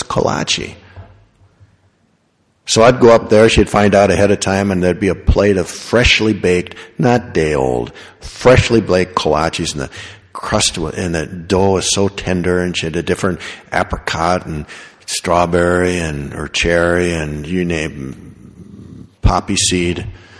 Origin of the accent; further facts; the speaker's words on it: Omaha, Nebraska, United States; Well, we grew up in Omaha. And so it turns out that we grew up about a mile apart, but I never knew them.